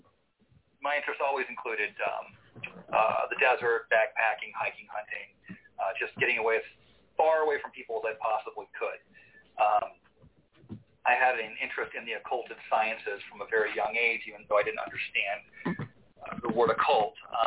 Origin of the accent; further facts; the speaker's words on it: Phoenix, Arizona, United States; I'm from Phoenix, Arizona. I was born and raised in the North Valley. Moved out to the desert when I was 18.